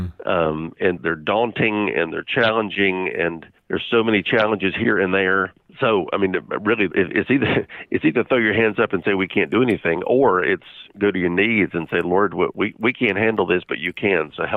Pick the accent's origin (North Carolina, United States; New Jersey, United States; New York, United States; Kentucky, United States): North Carolina, United States; virtually all that time has been spent in North Carolina, but it's my home state and love it here.